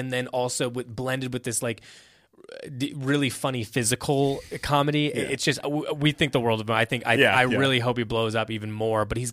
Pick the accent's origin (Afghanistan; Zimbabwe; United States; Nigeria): United States; Indiana; So we're both from the Midwest. I'm from Indiana and Chase is from Ohio.